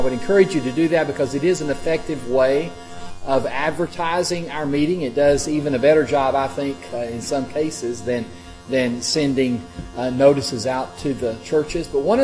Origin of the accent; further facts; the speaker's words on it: Odessa, Texas, United States; I grew up in Odessa that was flat, had a lot of mesquites